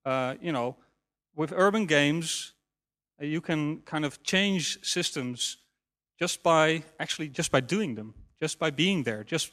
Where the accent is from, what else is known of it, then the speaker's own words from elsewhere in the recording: Utrecht, Netherlands; English is a second language; a project I was planning to do in a problematic neighborhood in my hometown, Utrecht.